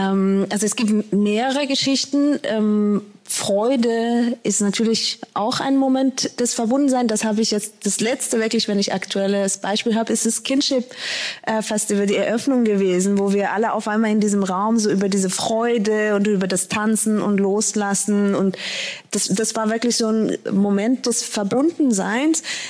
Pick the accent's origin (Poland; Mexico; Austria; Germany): Germany; now in Switzerland; und man hört, ich komme aus Deutschland, ich bin seit 9 Jahren hier.